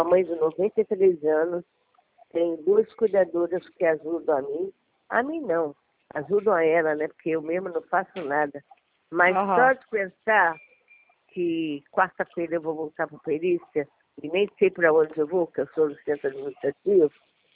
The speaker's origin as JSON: {"language": "Portuguese", "region": "Rio de Janeiro", "country": "Brazil", "said": "Eu sou da Tijuca"}